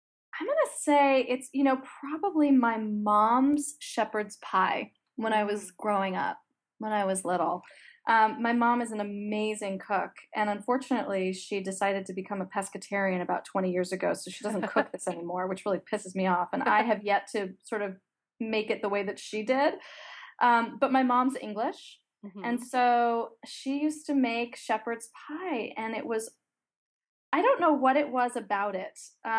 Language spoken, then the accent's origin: English; New York City, New York, United States; because I grew up in New York City, but my mom was British.